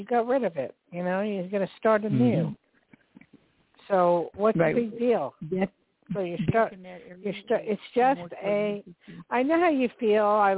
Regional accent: New Jersey, United States; born there; Oh, near my neck of woods. I was born in New Jersey. Right across the border.

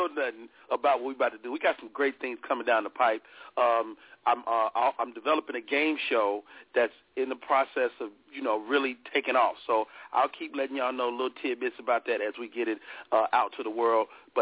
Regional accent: Chicago, Illinois, United States; He's from my hometown, Chicago, Illinois.

